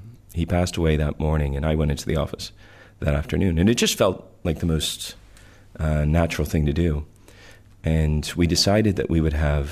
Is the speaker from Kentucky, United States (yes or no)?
yes; Kentucky, United States; And so I would say I grew up in Kentucky in an Irish home.